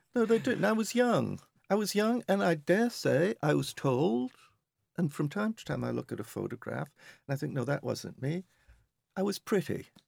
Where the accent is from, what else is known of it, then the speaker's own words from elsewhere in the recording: United Kingdom; considered British because I say aluminium, I say vitamin, I say urinal. I have to be tomato. So, yes, I'm British.